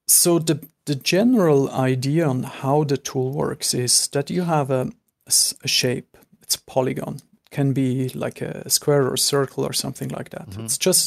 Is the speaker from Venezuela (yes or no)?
no; Zurich, Switzerland; say that I'm from Zurich. I may go back there